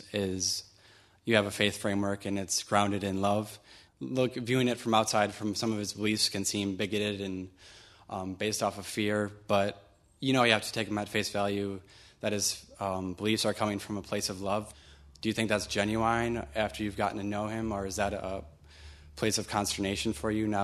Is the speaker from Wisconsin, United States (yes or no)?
yes; Milwaukee, Wisconsin, United States; I'm from Milwaukee, Wisconsin.